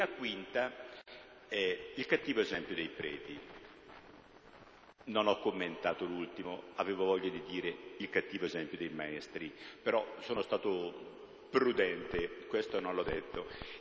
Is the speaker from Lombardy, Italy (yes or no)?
yes; Lombardy, Italy; E siccome i bergamaschi a quei tempi bestemmiavano molto, io pregavo molto, proprio per riparare a queste bestemmie.